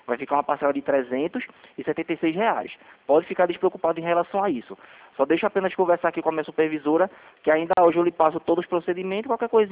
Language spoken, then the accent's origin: Portuguese; Recife, Pernambuco, Brazil; Porque na verdade eu sou daqui de Recife, né?